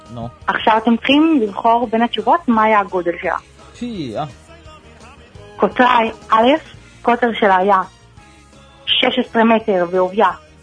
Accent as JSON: {"language": "Hebrew", "town": "Jerusalem", "region": "Jerusalem District", "country": "Israel"}